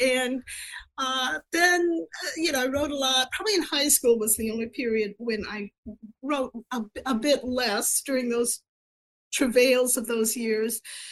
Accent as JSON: {"language": "English", "town": "Fowler", "region": "Michigan", "country": "United States", "tie": "born or raised there", "moved": "as an adult", "lives_now": "Pennsylvania, United States", "said": "Well, for about the past 35 years, I've been living in Eastern Pennsylvania, but I'm actually from Fowler, Michigan. I grew up on a 140-acre farm there."}